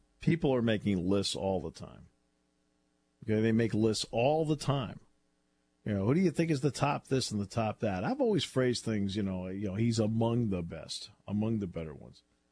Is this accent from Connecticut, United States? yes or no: yes; Hartford, Connecticut, United States; as I'm speaking in his hometown of Boston on Saturday, he's speaking in my hometown of Hartford on Thursday.